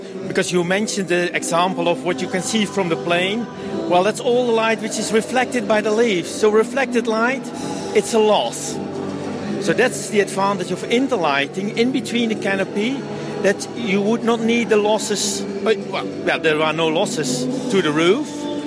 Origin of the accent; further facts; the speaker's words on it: Netherlands; I'm coming from the Netherlands.